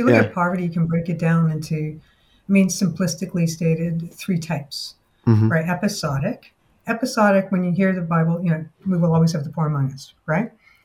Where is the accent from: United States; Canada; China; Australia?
Canada; Toronto, Ontario; also born or lived in Halifax / Montreal; So I was born in Halifax, lived in Montreal, ended up in Toronto, and living on Riverdale Avenue before Riverdale was Riverdale.